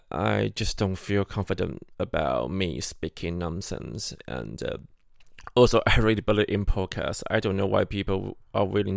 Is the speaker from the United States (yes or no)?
no; Taiwan; from Taiwan, if you know me.